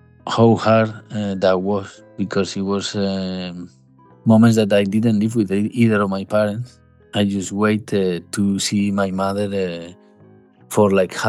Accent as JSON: {"language": "English", "town": "Santander", "region": "Cantabria", "country": "Spain", "tie": "born or raised there", "lives_now": "London, United Kingdom", "said": "And I live in London, actually, but I'm from Spain, and I'm an artist."}